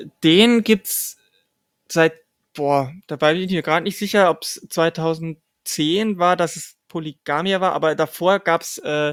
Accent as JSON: {"language": "German", "region": "Bavaria", "country": "Germany", "tie": "born or raised there", "said": "Wir sind ganz, ganz im Südosten. Ich bin in Niederbayern aufgewachsen."}